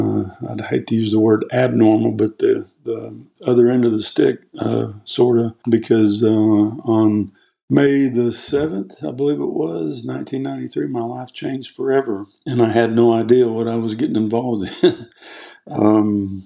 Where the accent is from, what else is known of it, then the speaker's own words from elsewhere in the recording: Chicago, Illinois, United States; born there; I was born in Chicago, wanted to be a lawyer my entire life.